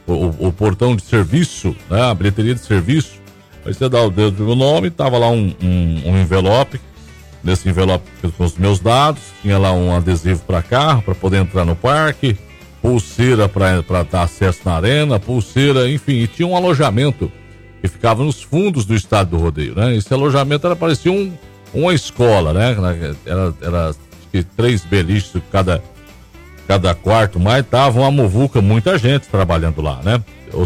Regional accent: Cruzeiro do Oeste, Paraná, Brazil; na semana foi para Cruzeiro do Oeste, minha cidade natal, fiz a final lá, na mesma semana, aliás, né?

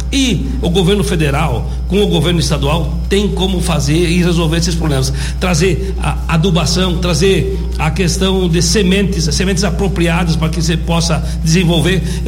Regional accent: Rio Grande do Sul, Brazil; now in Bahia, Brazil; Nós viemos lá do Rio Grande do Sul, muito longe daqui, desbravar esse cerrado.

